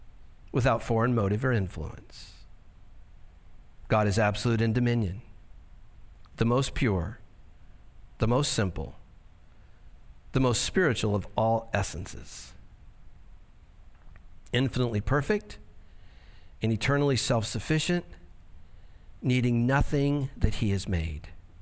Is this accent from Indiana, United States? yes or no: no; Santa Ana, California, United States; I'm from Santa Ana. I don't see stars. You know, we don't have stars around here.